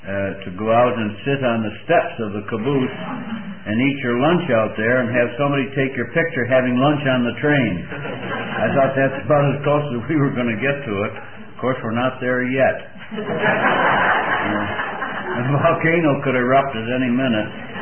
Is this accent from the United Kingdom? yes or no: yes; Scotland, United Kingdom; I was also thrilled to note that, as a Scotsman, the train ride is free.